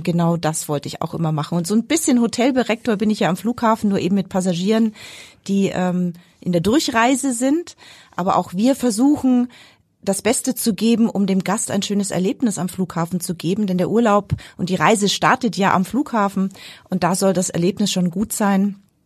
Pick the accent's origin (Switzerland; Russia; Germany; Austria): Germany; Nuremberg, Bavaria; born there; also born or lived in Munich; ich bin in Nürnberg geboren und habe dann lange in München gelebt